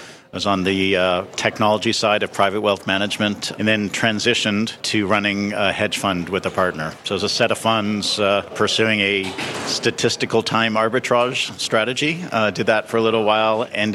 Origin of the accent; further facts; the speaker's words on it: Toronto, Ontario, Canada; We're both from Toronto. I was back home visiting my family.